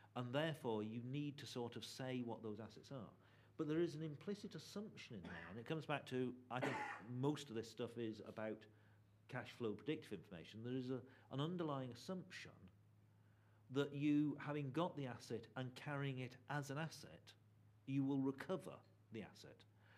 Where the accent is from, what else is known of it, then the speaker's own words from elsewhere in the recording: England, United Kingdom; accent: English; it's my English accent.